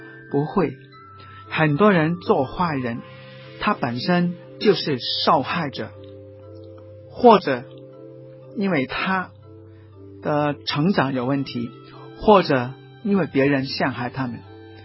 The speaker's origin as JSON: {"language": "Chinese", "region": "Guangdong", "country": "China", "said": "就是我们广东人说，有头发的人不愿意做兔子"}